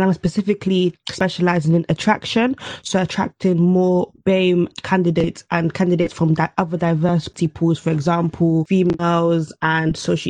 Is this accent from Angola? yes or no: yes; Angola; first language Portuguese; English is a second language; So I am African. I'm from Angola. That's in the south of Africa. My main language is Portuguese, so I can speak a little bit of Portuguese.